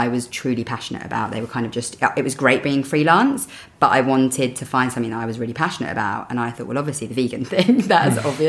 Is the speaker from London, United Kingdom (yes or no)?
yes; London, United Kingdom; So I'm from North London, mm-hmm.